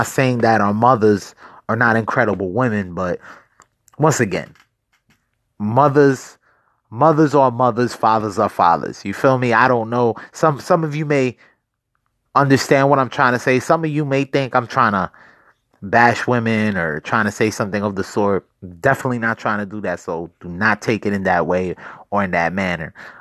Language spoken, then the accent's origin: English; Allentown, Pennsylvania, United States; especially back in my hometown in Allentown